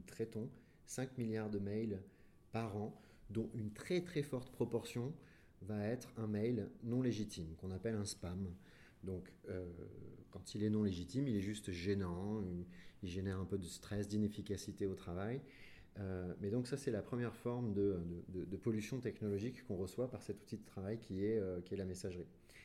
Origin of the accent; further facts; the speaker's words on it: Marseille, Provence-Alpes-Côte d'Azur, France; born there; Eh bien, je suis né à Marseille et j'ai fait le tour du monde dans la tech.